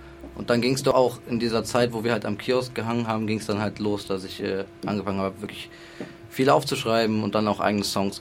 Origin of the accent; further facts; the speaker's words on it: Cologne, North Rhine-Westphalia, Germany; ich bin in Köln groß geworden, ich bin in Köln geboren